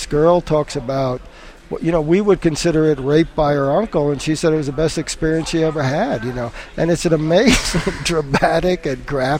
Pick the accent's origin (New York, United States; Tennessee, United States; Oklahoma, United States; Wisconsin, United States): New York, United States; Queens; growing up in Queens in the 50s and Metropolitan Avenue, where we had trolleys and smoky cars and bicycles.